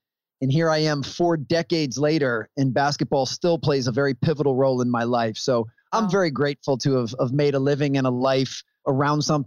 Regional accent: Maryland, United States; it was about 4.5, 5 hour drive from where I grew up here in Maryland

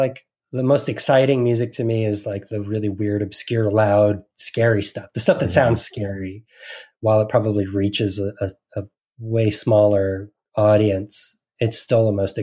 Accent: New Jersey, United States; growing up in New Jersey, we were sort of in the epicenter, this weird, like, passing through place between the centralized place between New York, Boston, Philadelphia, and DC.

